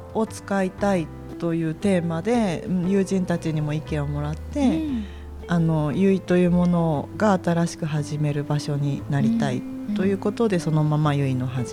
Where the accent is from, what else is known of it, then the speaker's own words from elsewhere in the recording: Chiba, Japan; now in Naraha, Japan; あ、そうなんです、私は千葉出身。